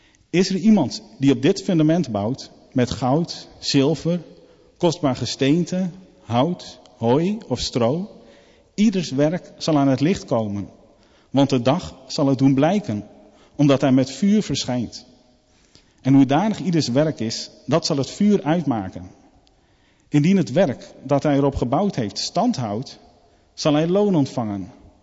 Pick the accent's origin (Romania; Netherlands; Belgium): Netherlands; Ik ben Nederlander en ik vind het toch altijd wel fijn als Nederlanders goed presteren.